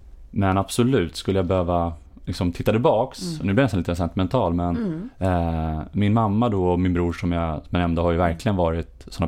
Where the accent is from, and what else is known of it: Botkyrka, Stockholm County, Sweden; born or raised there; also born or lived in Huddinge